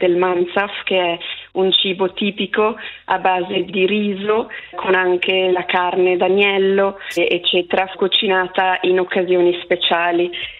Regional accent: Capriasca, Ticino, Switzerland; Allora, sì, sono cresciuta in Capriasca

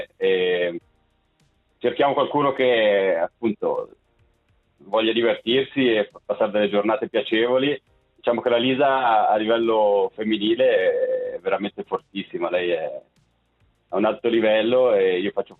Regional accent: Cavigliano, Ticino, Switzerland; Io vengo da Cavigliano, quindi siamo rappresentanti delle tre regioni, il Ticino, no?

